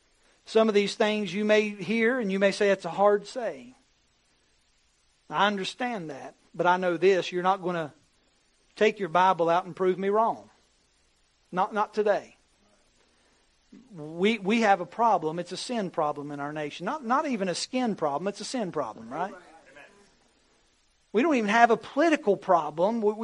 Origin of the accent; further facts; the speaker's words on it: North Carolina, United States; I said, I'm not from here. I said, I'm from North Carolina, grew up in that area, and God just brought me down here.